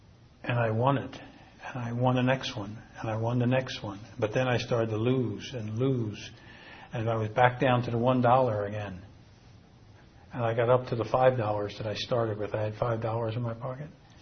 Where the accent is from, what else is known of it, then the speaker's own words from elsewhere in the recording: Philadelphia, Pennsylvania, United States; I grew up in Philadelphia.